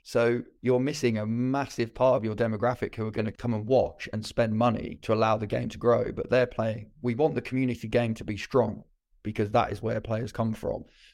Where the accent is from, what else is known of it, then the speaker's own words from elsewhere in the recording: Birmingham, West Midlands, United Kingdom; I'm from Birmingham and, I see Tiger shirts walking around here.